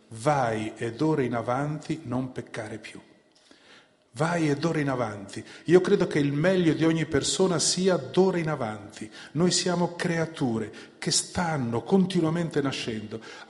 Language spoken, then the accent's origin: Italian; Friuli-Venezia Giulia, Italy; Io conosco i fiumi della mia regione, sono friulano, il Carso confina con la mia zona